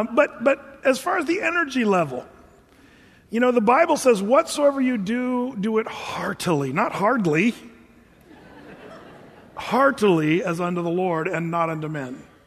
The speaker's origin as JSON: {"language": "English", "region": "Oregon", "country": "United States", "tie": "born or raised there", "said": "I grew up in Southern Oregon where these hippie gatherings got together"}